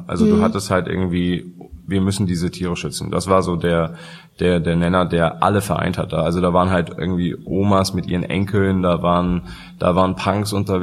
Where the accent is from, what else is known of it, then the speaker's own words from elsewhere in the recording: Hamburg, Germany; weil ich komme ja aus Hamburg